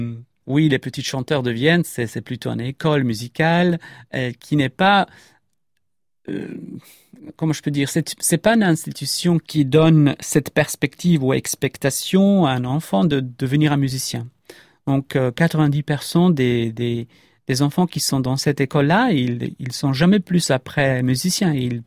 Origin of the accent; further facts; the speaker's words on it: Zagreb, City of Zagreb, Croatia; born there; French is a second language; Je suis né en 1976 à Zagreb